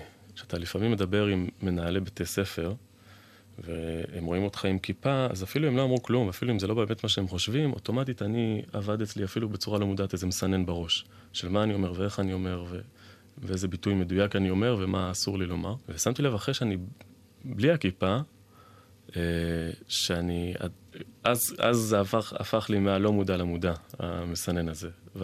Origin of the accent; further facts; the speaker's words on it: Efrat, West Bank, Israel; גדלתי באפרת, מכירה? גוש עציון?